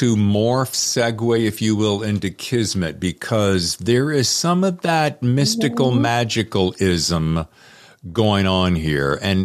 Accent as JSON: {"language": "English", "region": "the South", "country": "United States", "said": "I mean, I'm from the South originally. So y'all is just a common vernacular where we come from, baby."}